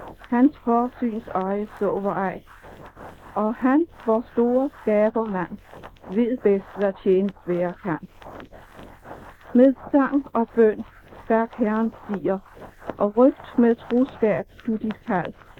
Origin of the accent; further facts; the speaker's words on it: Copenhagen, Capital Region, Denmark; born there; og jeg er født i København den 7. august 1893.